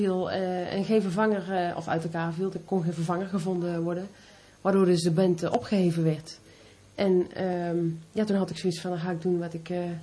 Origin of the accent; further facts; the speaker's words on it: Waalwijk, North Brabant, Netherlands; now in Tilburg, Netherlands; Ik woon in Tilburg. Ik kom uit Waalwijk.